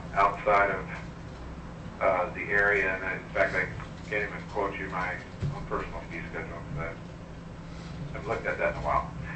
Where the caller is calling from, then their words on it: Anchorage, Alaska, United States; I'm calling from Anchorage.